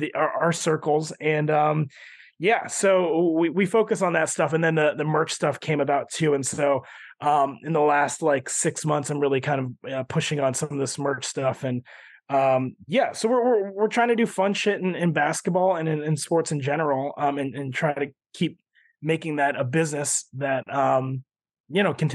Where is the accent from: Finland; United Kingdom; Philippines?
Philippines; I'm Filipino. He's an icon to our people.